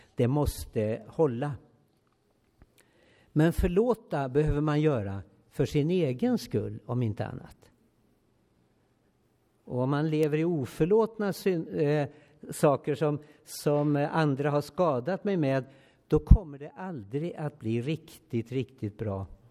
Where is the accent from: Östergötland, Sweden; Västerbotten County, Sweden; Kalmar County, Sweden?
Östergötland, Sweden; Linköping; Jag är uppvuxen i Linköping